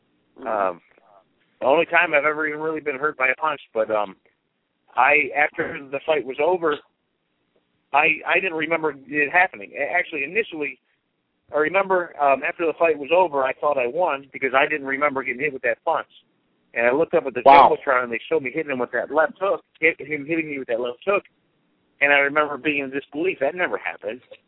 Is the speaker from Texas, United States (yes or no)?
no; Cleveland, Ohio, United States; So I says, I was born in Cleveland. I'm from Cleveland.